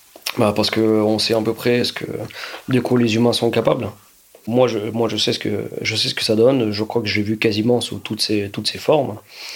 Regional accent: France; moi, en tant que Français d'origine ukrainienne

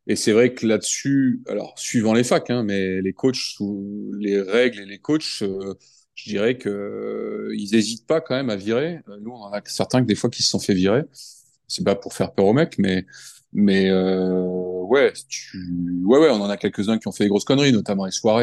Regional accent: France; also born or lived in United States; Moi je suis français, j'adore la France.

